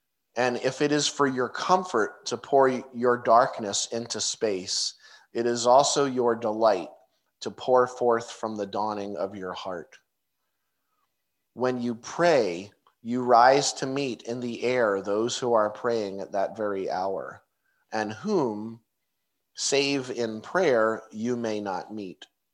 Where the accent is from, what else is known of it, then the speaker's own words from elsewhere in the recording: New Jersey, United States; You know, she's from Florida. I'm from Jersey.